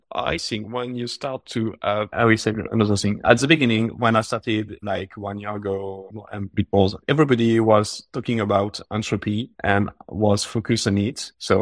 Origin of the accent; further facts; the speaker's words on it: France; accent: French; English is a second language; Hope you could understand what I said with my strong French accent.